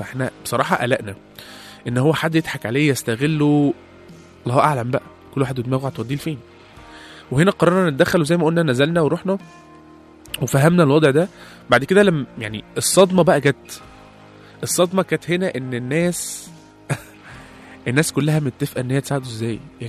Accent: Egypt; مع ان احنا مصريين زيهم، وهو اللي مش مصري

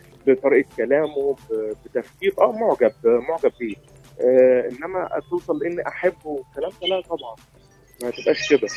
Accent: Cairo, Cairo Governorate, Egypt; أنا من القاهرة

